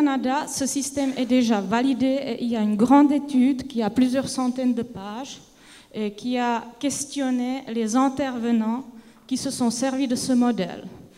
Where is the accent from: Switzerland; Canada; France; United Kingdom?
Switzerland; Geneva; Je viens de Genève